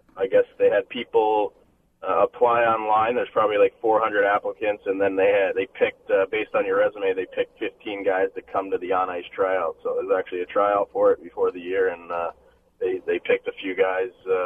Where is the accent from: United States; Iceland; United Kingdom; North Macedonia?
United States; I didn't know anything about it being an American goalie.